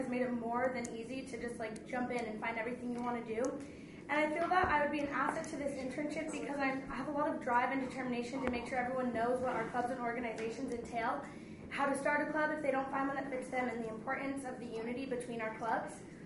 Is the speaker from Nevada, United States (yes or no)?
yes; Las Vegas, Nevada, United States; I am from the Las Vegas Valley, and student government has always been a huge part of my life from elementary school throughout high school.